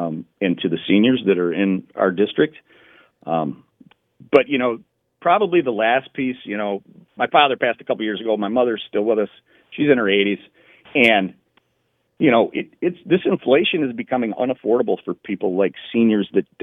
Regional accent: Clay Township, Michigan, United States; I grew up in Clay Township. I've been a resident of Clay Township my entire life. My family's been in Clay Township for over 100 years.

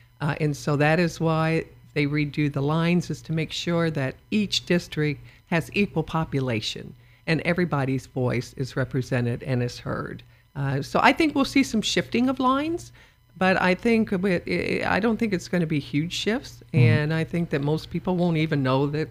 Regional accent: Evansville, Indiana, United States; Now, I'm familiar with the Evansville initiative because that's my hometown, and right. I have an apartment in Indianapolis, but I go home every weekend.

